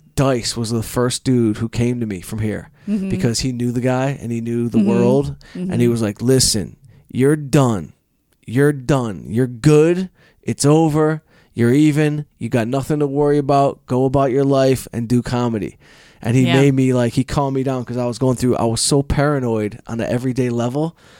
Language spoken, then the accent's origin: English; Detroit, Michigan, United States; You say whatever you want. I'm from Detroit.